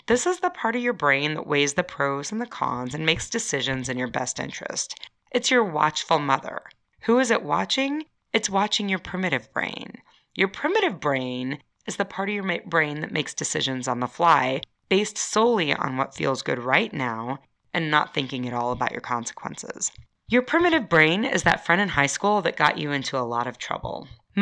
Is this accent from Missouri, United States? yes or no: no; Chicago, Illinois, United States; So, I grew up in Chicago. In Chicago, we do pizza.